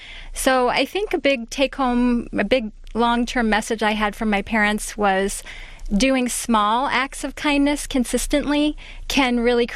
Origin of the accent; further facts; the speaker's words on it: Florida, United States; I'm from a big family. I grew up in Florida, as you mentioned, and my father was a professor of aerospace engineering at the University of Florida.